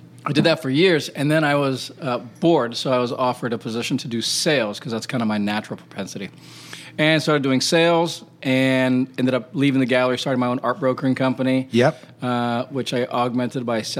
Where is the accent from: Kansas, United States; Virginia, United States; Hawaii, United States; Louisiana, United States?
Hawaii, United States; also born or lived in India / Wisconsin; And then I loved Arizona because I was from Hawaii, and I'd just come from living in India and Wisconsin.